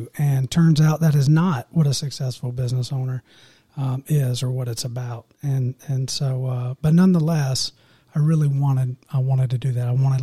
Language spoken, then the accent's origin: English; Pattersville, South Carolina, United States; Yeah, so I originally grew up in a small town about 30 minutes from here, Pattersville. Was born and raised and been an upstate South Carolina guy my whole life.